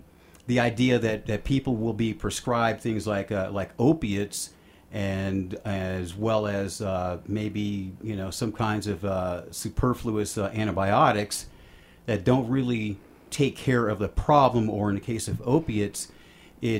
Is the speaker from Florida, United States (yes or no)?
no; Maryland, United States; born there; Because I was born in Maryland.